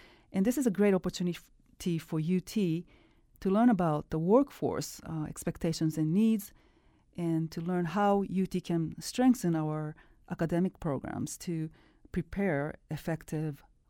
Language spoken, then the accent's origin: English; Japan; now in United States; this is based on my own experience of growing up in Japan and going to Japan every single year, but also having spent 15 years in other parts of this country and having been in Tennessee for 15 years.